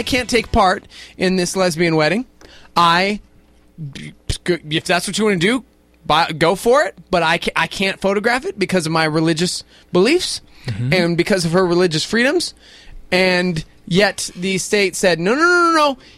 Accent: Lubbock, Texas, United States; born there; let me tell you what's happening in Lubbock, Texas, the city where I was born.

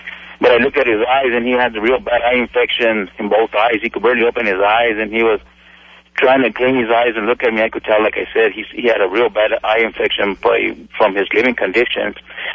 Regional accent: United States; I can literally say it because, you know, I'm an American

